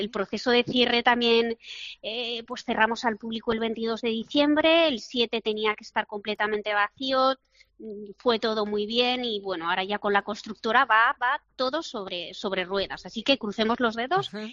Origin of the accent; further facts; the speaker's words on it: Aragon, Spain; Es que yo también, ay, como aragonés.